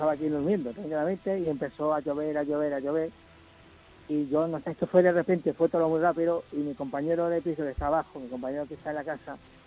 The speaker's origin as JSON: {"language": "Spanish", "town": "Lleida", "region": "Catalonia", "country": "Spain", "said": "yo soy de Lérida, lo que pasa es que yo estoy aquí, mi pareja es de Málaga y me he venido a estar unos días aquí con ella"}